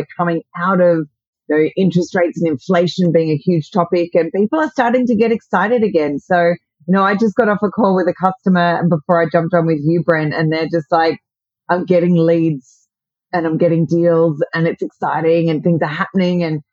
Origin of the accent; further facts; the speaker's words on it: Australia; accent: Australian; Yeah, I'm in Australia, as everyone can probably tell by my accent. But I, as you know, I do spend a fair amount of time in the U.S. these days.